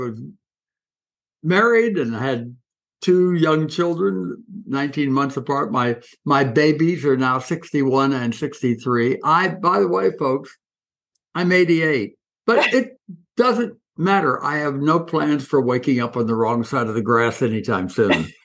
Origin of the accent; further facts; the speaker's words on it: Coral Gables, Florida, United States; I was born in Coral Gables, Florida, and raised before air conditioning.